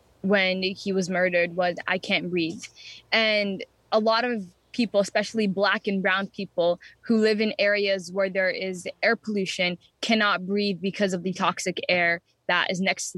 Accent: Minneapolis, Minnesota, United States; I grew up in North Minneapolis, just right next to two crossing highways and a whole bunch of factories near downtown.

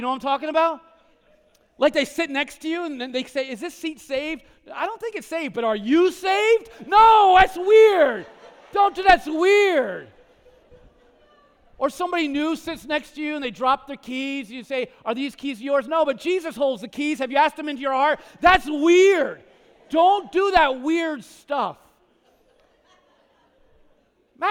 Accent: New Jersey, United States; I'm from North Jersey. I know when it's going down.

